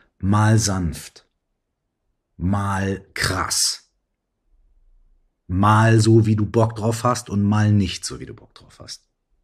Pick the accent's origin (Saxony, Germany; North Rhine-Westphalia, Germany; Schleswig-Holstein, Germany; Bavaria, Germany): North Rhine-Westphalia, Germany; Minden; So wie hier gerade in meiner alten Heimatstadt Minden, wenn ich heute in den Himmel gucke.